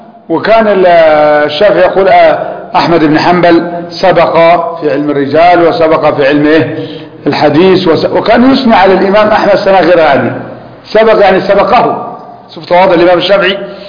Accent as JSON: {"language": "Arabic", "town": "Alexandria", "region": "Alexandria Governorate", "country": "Egypt", "said": "يعني مثلا نحن في بلدنا الإسكندرية"}